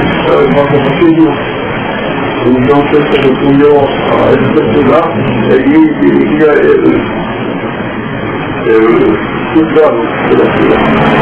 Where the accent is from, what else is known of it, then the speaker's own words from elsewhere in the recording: Slovenia; born there; Spanish is a second language; Yo nací en Slovenia, en un país muy pequeño dentro de Europa, más o menos de unos 2 millones y medio de habitantes, de los Alpes y la parte oriental de los Alpes.